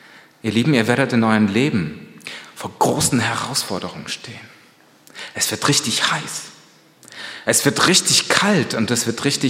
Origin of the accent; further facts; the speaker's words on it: North Rhine-Westphalia, Germany; also born or lived in USSR; now in Jena, Germany; ich bin in der ehemaligen UdSSR groß geworden, beziehungsweise geboren. Groß geworden bin ich in Nordrhein-Westfalen, in Zwistalheim, also im Rhein-Sieg-Kreis